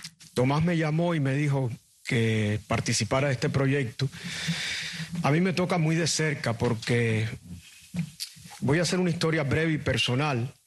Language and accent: Spanish; Cuba; damos testimonio a través de nuestra vida como cristianos, como ciudadanos y como cubanos.